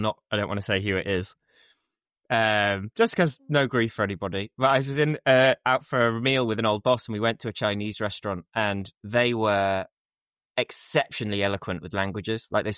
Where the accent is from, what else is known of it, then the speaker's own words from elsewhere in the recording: Birmingham, West Midlands, United Kingdom; I'm from Birmingham.